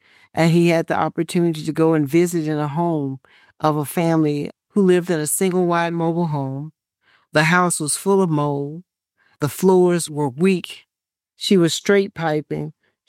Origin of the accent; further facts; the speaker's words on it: United States; People have to keep in mind, I'm from Lowndes County first. Because I'm from Lowndes County first, I've learned a few things.